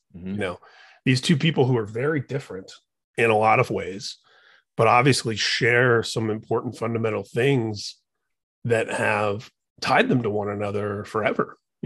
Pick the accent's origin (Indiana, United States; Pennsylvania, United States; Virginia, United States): Indiana, United States; I know he's Newstead's from Michigan and I'm from Indiana